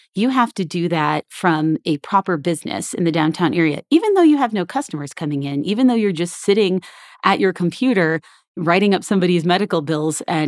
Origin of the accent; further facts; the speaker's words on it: Arizona, United States; So my home state of Arizona has made some significant progress here.